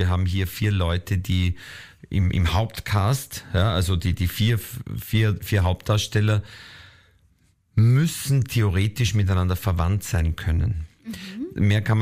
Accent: Upper Austria, Austria; born there; Und ich bin ja gebürtiger Oberösterreicher und das Mühlviertel ist die Gegend da an der Grenze zu Tschechien.

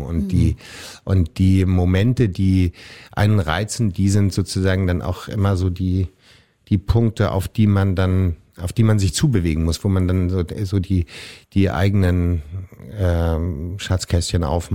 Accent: Hamburg, Germany; Ich bin in Hamburg aufgewachsen, ja.

